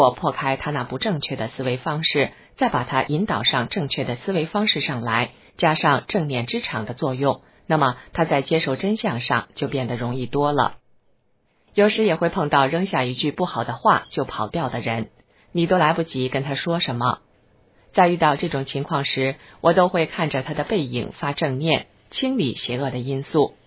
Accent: China; 我从中国来

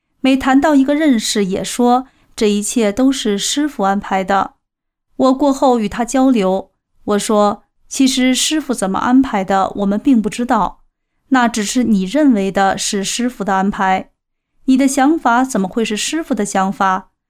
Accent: Northeast China, China; 我们东北人都比较豪爽，所以说话都比较大气。

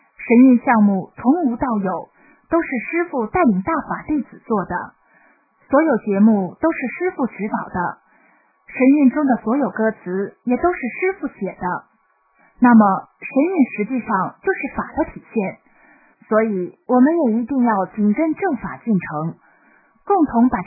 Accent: China; 觉得我们中国人更喜欢看小品、相声之类的

